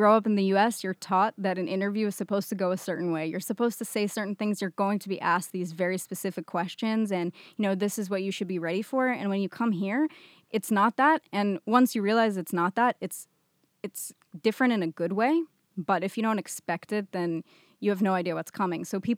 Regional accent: California, United States; I grew up in Silicon Valley.

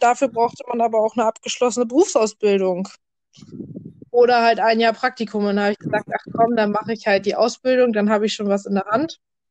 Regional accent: Mecklenburg-Vorpommern, Germany; now in Lower Saxony, Germany; ich bin 23 Jahre alt und ja, ich komme aus MV. Wohne jetzt aber in Niedersachsen.

